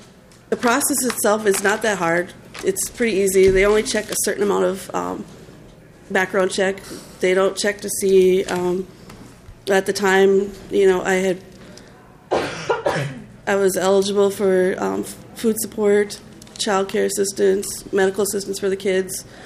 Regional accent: Duluth, Minnesota, United States; I'm from Duluth, Minnesota.

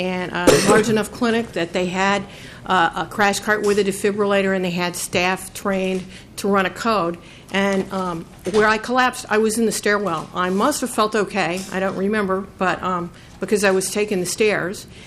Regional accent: St. Paul, Minnesota, United States; I'm from St. Paul. I'm a psychologist working in Minneapolis.

